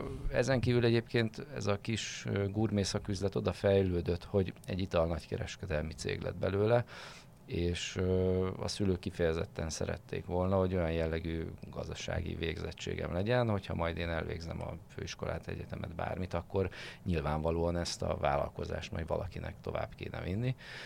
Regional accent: Balassagyarmat, Nógrád, Hungary; Mi balassagyarmatiak vagyunk, és hát emlékszem rá, hogy Salgótarjánból, Vácról, tehát ilyen 40-50 kilométeres távolságból jártak át hozzánk vásárolni az emberek

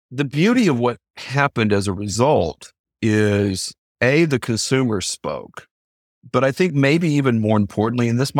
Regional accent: United States; I was horrified as an American.

